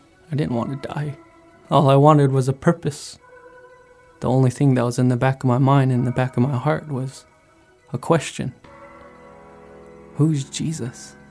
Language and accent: English; United States; I grew up on the Navajo Reservation.